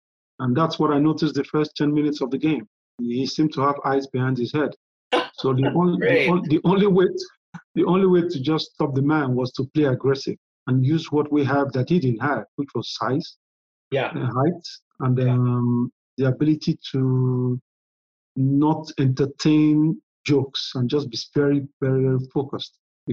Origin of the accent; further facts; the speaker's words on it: Nigeria; I am Nigerian first before anything else.